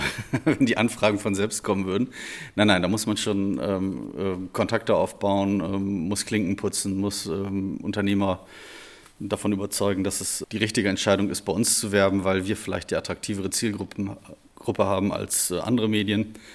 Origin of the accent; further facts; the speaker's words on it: Osnabrück, Lower Saxony, Germany; Das ist meine Heimatstadt